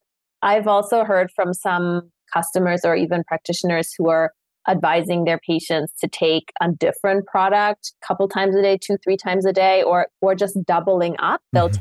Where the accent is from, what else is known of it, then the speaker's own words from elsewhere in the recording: Munich, Bavaria, Germany; I grew up in Munich for most of my life